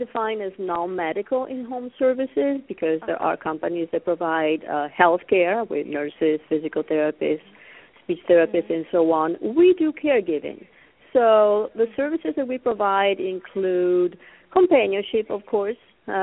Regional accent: Italy; I was a nurse in Italy. That's where I'm from. You were wondering about my accent. I'm from Italy.

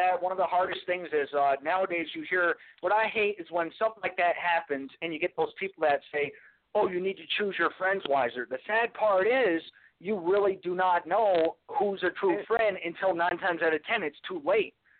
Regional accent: Vermont, United States; That's where I'm out right now. I'm out in Vermont. That's my hometown.

